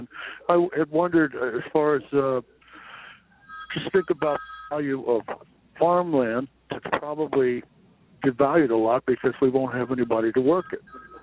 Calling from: Fairfield Township, United States; I'm from Fairfield Township.

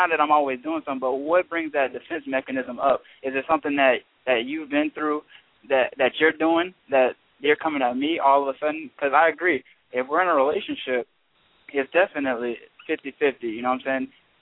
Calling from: Tampa, Florida, United States; I'm calling from Tampa, Florida.

